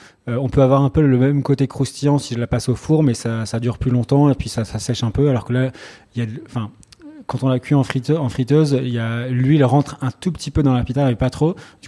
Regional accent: south of France, France; parce que moi, je viens du sud de la France.

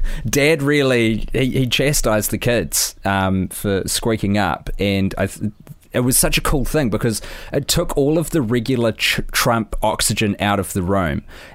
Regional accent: New Zealand; And I'm a dude from New Zealand

